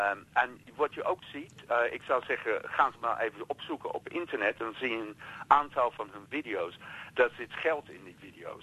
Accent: London, United Kingdom; Maar ja, ik kom uit de buurt van Kensington in Londen.

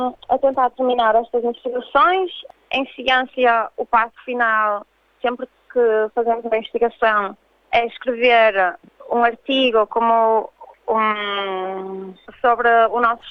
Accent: Porto, Norte, Portugal; moved away as an adult; now in Australia; Eu sou do Porto e resolvi vir para a Austrália para fazer o meu doutoramento. Eu estudei na Universidade do Porto durante a minha licenciatura em mestrado

